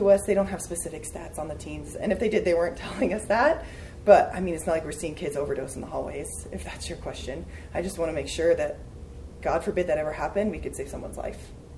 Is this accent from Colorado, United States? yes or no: yes; Colorado, United States; I'm from Colorado, and like EpiPens, for example, it was pretty controversial getting stock EpiPens in the schools